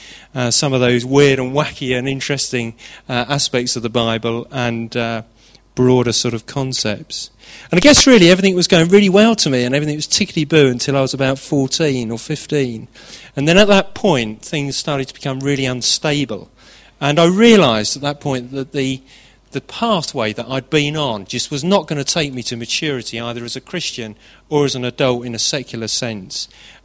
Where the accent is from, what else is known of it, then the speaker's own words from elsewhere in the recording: Bedford, East of England, United Kingdom; born there; I was born in Bedford, which isn't a bad start, and it's even worse than that, actually, in that my family actually comes from Bedford and the villages around, the ones without webbed feet.